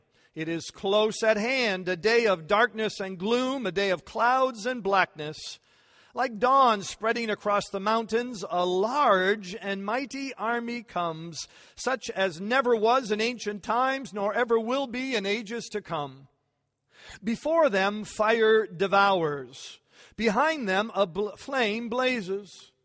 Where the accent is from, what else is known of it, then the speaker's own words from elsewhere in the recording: Canada; I didn't either, and I'm even from Canada.